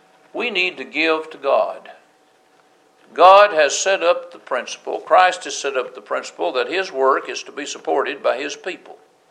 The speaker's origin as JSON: {"language": "English", "country": "United States", "said": "I'm glad I'm an American. I'm glad I'm in the United States, even though there are a lot of problems."}